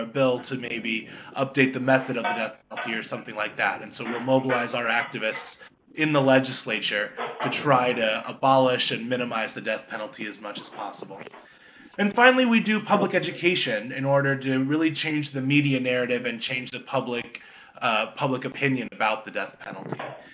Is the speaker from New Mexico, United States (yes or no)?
no; Los Angeles, California, United States; I'm from Los Angeles originally, so eventually I moved back home